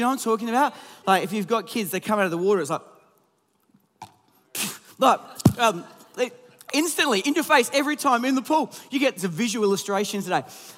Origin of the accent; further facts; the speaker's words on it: South Australia, Australia; I'm from South Australia, mate. We're just here for a holiday.